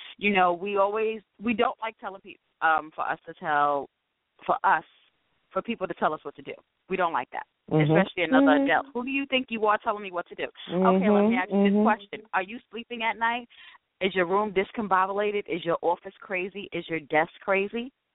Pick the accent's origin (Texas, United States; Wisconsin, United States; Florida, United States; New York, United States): New York, United States; Queens; Okay, I am from Queens, mom of biologically one, but five bonus kids who I love just like my own.